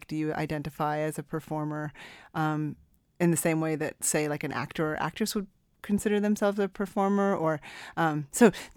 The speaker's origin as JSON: {"language": "English", "region": "New Mexico", "country": "United States", "tie": "born or raised there", "said": "you were born and raised in New Mexico, as was I."}